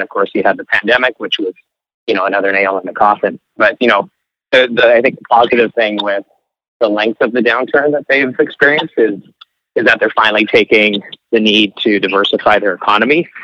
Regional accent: British Columbia, Canada

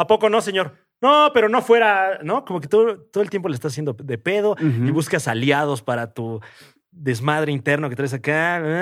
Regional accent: Mexico; Y a lo mejor, siendo mexicano, luego no entiendes por qué en otros países son así.

